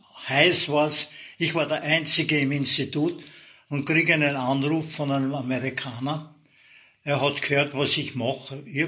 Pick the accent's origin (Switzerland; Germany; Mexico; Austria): Austria; Grafenbach, Lower Austria; born there; Ich bin geboren in Grafenbach. Meine Mutter war aus einem Bauernhof von Landschach oben, also wir waren Einheimische.